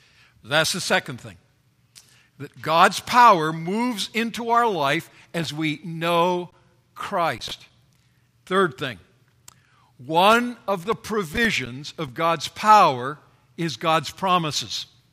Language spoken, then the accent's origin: English; Vancouver, British Columbia, Canada; Now, I grew up in Vancouver, up in British Columbia in Canada, and we had a terrific local transportation system, at least for its time.